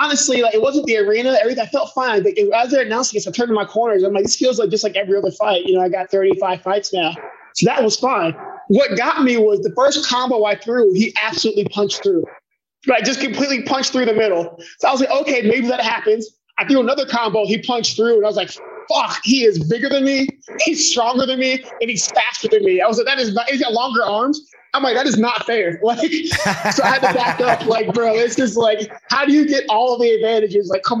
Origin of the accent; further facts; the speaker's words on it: Cincinnati, Ohio, United States; I grew up in Cincinnati, Ohio. I was born and raised.